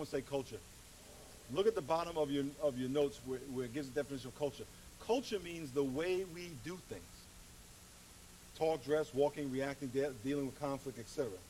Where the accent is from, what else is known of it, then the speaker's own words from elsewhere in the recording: New York, United States; I grew up in New York, and we had a station called WBLS.